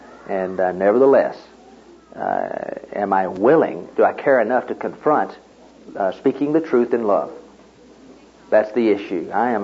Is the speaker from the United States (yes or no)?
yes; Tennessee, United States; I came from Tennessee, and it's the idea in Tennessee of where the TVA, Tennessee Valley Authority, they dammed up water